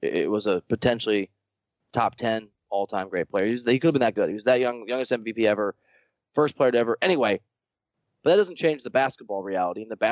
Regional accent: Dubuque, Iowa, United States; I grew up in Dubuque, Iowa, where, like, if you wanted to, like, unsuccessfully, and it turned out, try to meet girls, you had to go country line dancing

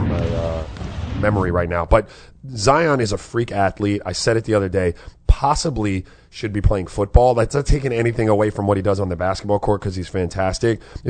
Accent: U.S. Virgin Islands; also born or lived in United States; I grew up in the Virgin Islands. There were a lot of, there was a heavy Latin. And then I grew up here

